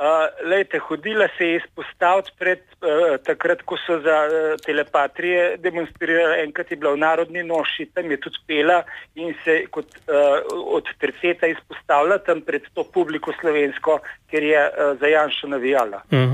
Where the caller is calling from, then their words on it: Kranj, Upper Carniola, Slovenia; iz Kranja sem